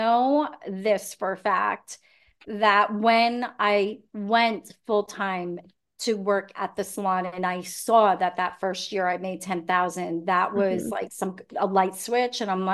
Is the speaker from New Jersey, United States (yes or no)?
yes; New Jersey, United States; moved away as an adult; now in Pittsburgh, United States; So I ended up making a huge move from leaving my home. So I'm originally from New Jersey. So leaving there and then making these big moves to move to Pittsburgh, which is Western Pennsylvania.